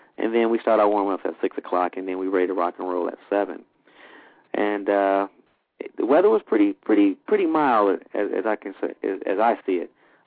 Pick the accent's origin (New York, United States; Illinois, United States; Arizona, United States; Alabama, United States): Alabama, United States; Bessemer; You know, I'm used to it because I'm from the South. I'm from Bessemer, Alabama, home of Bo Jackson.